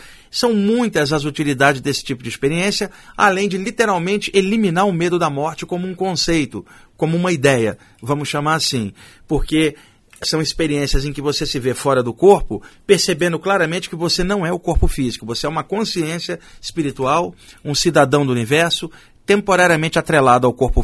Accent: Rio de Janeiro, Brazil; now in São Paulo, Brazil; eu moro no bairro da Saúde há 10 anos. Desde que eu vim do Rio para São Paulo, logo no início da década de 90, a minha área sempre foi ali a Zona Sul.

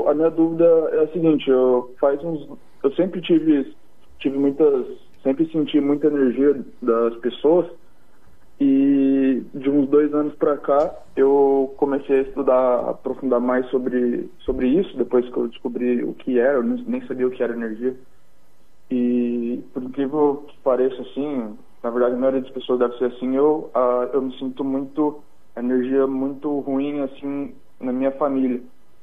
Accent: Araçatuba, São Paulo, Brazil; Isso, eu sou de Araçatuba.

